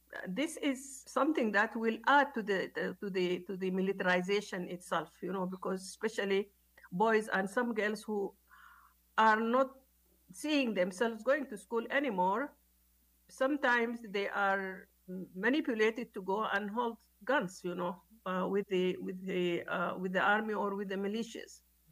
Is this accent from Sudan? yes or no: yes; Sudan; moved away as an adult; also born or lived in Khartoum; now in Uganda; I was not planning to leave Sudan. I left Khartoum to my hometown. But then when my hometown was attacked, you know, and our neighborhoods were attacked, you know, we were under fire. We had to leave at that point. And I left, and I'm now a refugee in Uganda.